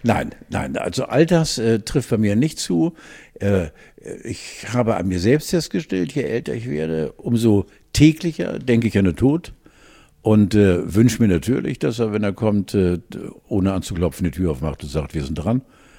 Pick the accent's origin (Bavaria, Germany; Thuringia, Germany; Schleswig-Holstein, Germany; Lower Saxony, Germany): Schleswig-Holstein, Germany; Wankendorf; Entweder in Wankendorf, dort, wo ich groß geworden bin, neben meinen Eltern